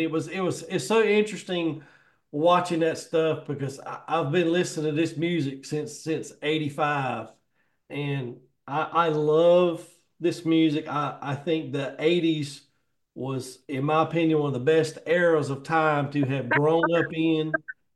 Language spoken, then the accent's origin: English; North Carolina, United States; Well, I'm so glad I grew up in the South. I've lived in North Carolina. I'm 53 years old. This is the only place I've ever lived.